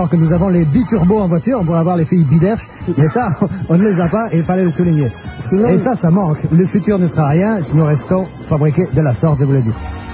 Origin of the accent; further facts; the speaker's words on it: Clermont-Ferrand, Auvergne-Rhône-Alpes, France; c'est mes cousins qui m'ont dit, parce que je suis de Clermont-Ferrand.